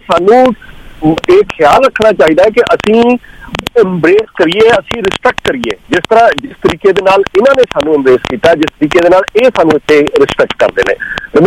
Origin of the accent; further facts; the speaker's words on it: Punjab, India; ਮੈਨੂੰ ਇਸ ਗੱਲ 'ਚ ਕੋਈ ਸ਼ਰਮ ਥੋੜ੍ਹੀ ਆ ਕਿ ਠੀਕ ਆ ਜੀ ਮੈਂ ਇੰਡੀਆ ਤੋਂ ਆ ਜਾਂ ਪੰਜਾਬ ਤੋਂ ਆ ਜਾਂ ਅਸੀਂ ਰਾਜਪੂਤ ਹਾਂ